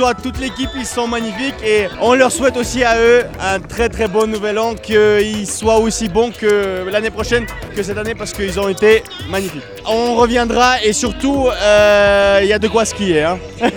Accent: Russia; On vient de Russie. On en a vu des feux d'artifice

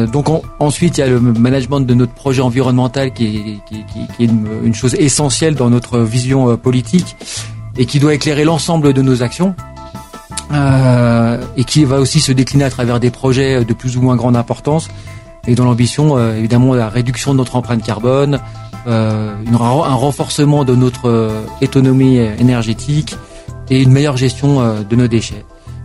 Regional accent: Tignes, Auvergne-Rhône-Alpes, France; moved away as an adult; je suis natif de Tignes, hein, mon papa étant originaire du village englouti, donc j'ai passé toute mon enfance ici, une très belle enfance, jusqu'à mes 18 ans, et puis je suis parti étudier à Lyon, travailler sur Paris

